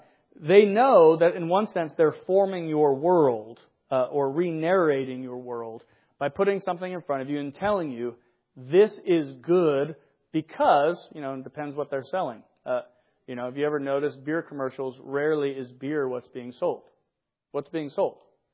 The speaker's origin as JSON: {"language": "English", "country": "United States", "said": "You do realize, I am an American. We do live in this particular country."}